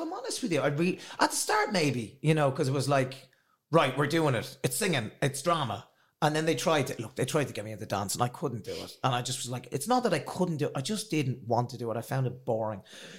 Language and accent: English; Dublin, Leinster, Ireland; I come from Walkinstone in Dublin.